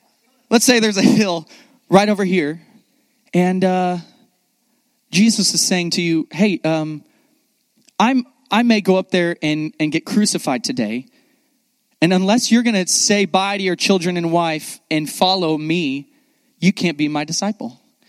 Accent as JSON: {"language": "English", "town": "Austin", "region": "Texas", "country": "United States", "tie": "born or raised there", "said": "Like I grew up in Austin. The weirder, the better in my mind."}